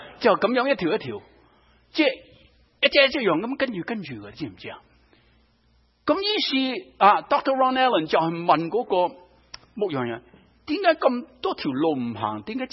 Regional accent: China; 这些路径我们中国人叫做什么？羊肠小径，是不是？

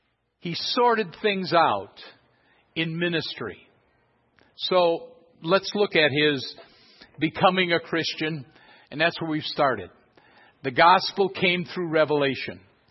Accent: Chicago, Illinois, United States; I had never heard this before in the church when I was growing up in Chicago. So when I got to Dallas Seminary, I heard about it for the first time.

